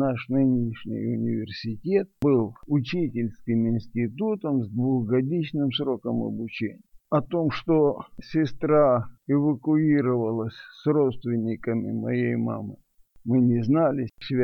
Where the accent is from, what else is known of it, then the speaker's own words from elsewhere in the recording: Novyi Buh, Mykolaiv Oblast, Ukraine; Поскольку мы эвакуировались из Нового Буга, Николаевской области